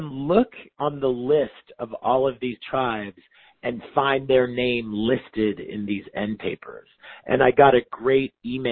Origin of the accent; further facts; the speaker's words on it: Oklahoma, United States; And, you know, I grew up in Oklahoma.